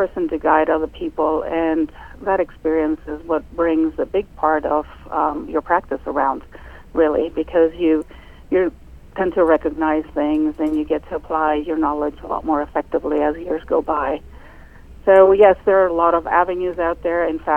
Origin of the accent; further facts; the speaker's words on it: Greece; I'm originally from the Mediterranean, born and raised in Greece.